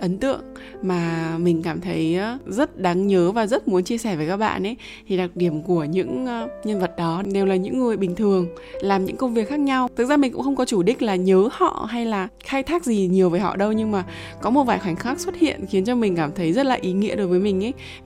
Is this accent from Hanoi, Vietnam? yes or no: no; Hải Hậu, Nam Định, Vietnam; quê mình là ở Nam Định, Hải Hậu Nam Định.